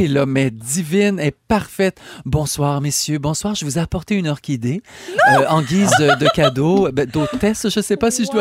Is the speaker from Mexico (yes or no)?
yes; Mexico; French is a second language; moved away; Alors, tu viens d'où? Ben, je suis mexicaine. Depuis combien de temps tu es ici? Ben, ça fait comme 3 ans.